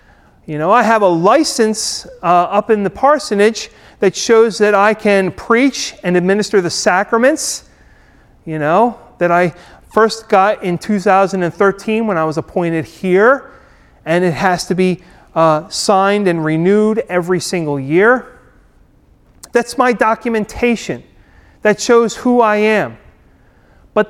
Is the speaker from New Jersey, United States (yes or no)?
yes; Atlantic City, New Jersey, United States; born there; I was born in Atlantic City, okay, on May 4th in 1969, all right?